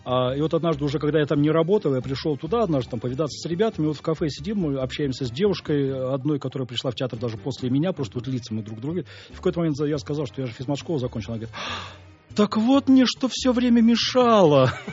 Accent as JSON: {"language": "Russian", "town": "Krasnoturyinsk", "region": "Sverdlovsk Oblast", "country": "Russia", "tie": "born or raised there", "also_born_or_lived": "Moscow", "said": "Я родом из Свердловской области, из маленького промышленного городка Краснотурьинска."}